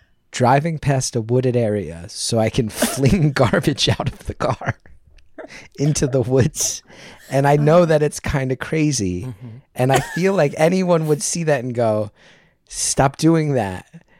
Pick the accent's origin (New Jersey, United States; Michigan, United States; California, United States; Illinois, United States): New Jersey, United States; West Orange; I mean, he's from South Orange. I'm from West Orange.